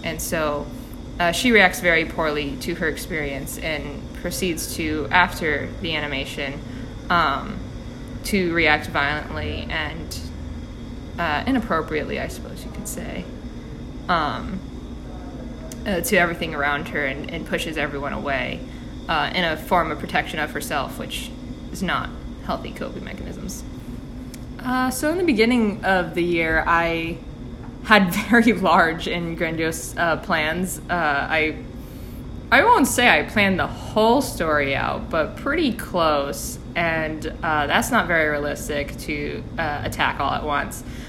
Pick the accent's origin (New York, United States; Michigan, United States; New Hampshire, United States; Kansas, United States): New Hampshire, United States; Bedford; I'm from Bedford, New Hampshire.